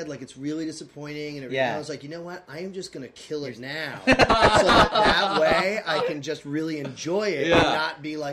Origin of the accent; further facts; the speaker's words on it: Boston, Massachusetts, United States; I grew up in Boston, but I in high school, I went to the North Shore to a town called Hamilton Wenham, Massachusetts.